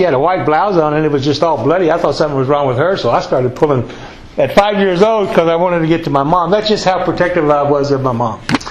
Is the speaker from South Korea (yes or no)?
no; Oklahoma, United States; But I grew up, born and raised in Oklahoma. I'm a country boy from Oklahoma, and my dad was a full-blood American Creek Indian. My mom was white.